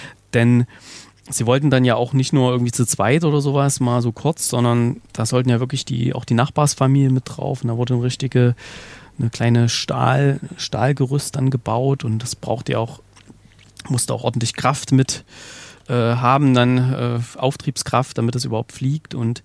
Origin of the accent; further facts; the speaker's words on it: Thuringia, Germany; in der Nähe von Pößneck ist das, was gar nicht so weit weg ist von da, wo ich herkomme und auch wo meine Frau herkommt.